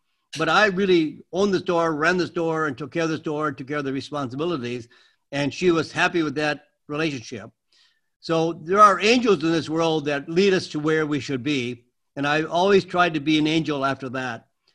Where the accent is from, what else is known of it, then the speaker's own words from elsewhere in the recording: Green Bay, Wisconsin, United States; I come from Green Bay, Wisconsin, and at the time when I joined the Marine Corps, there was no such thing as a health food store in Green Bay.